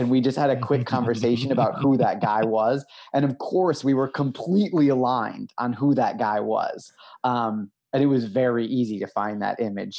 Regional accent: Midwest, United States; a lot of people from the Midwest I'm talking to, because I'm from the Midwest. So I'm a chatty guy.

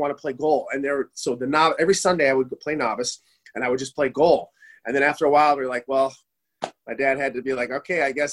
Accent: Michigan, United States; Okay, so I'm a 79 birthday. I grew up in Michigan. My next door neighbor played AAA hockey for the Michigan Travelers.

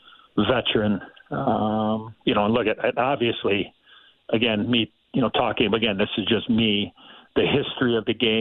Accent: Chicago, Illinois, United States; And for me, growing up in Chicago, my life was hockey.

